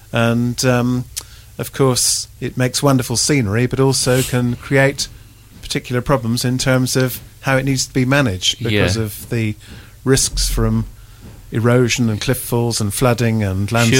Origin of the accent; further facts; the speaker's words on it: Scotland, United Kingdom; born there; Well, I was born in Scotland, and I came with my mother and my sister on holiday to Swanage, actually, when I was about four.